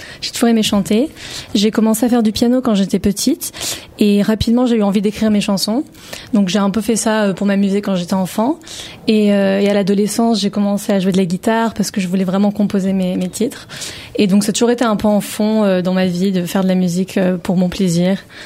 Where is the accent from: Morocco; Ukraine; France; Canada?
France; Toulouse, Occitanie; also born or lived in Asnières; Et ensuite, je suis partie à Toulouse, donc j'ai grandi en fait toute mon enfance à Toulouse.